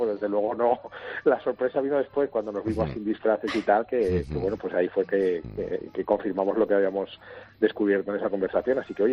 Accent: Corral de Almaguer, Castilla-La Mancha, Spain; Mi mujer y yo somos de un pueblo de Toledo, yo soy de Corral de Almaguer y es un pueblo de al lado.

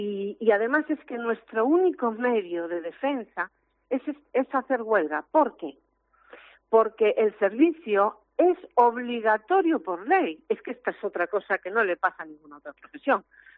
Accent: Ferrol, Galicia, Spain; yo digo Ferrol porque soy de Ferrol

